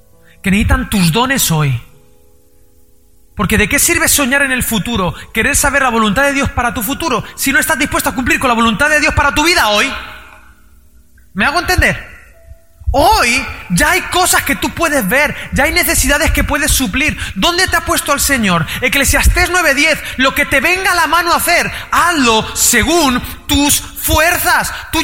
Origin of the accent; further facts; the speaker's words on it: Spain; yo que soy español y soy un poco bestia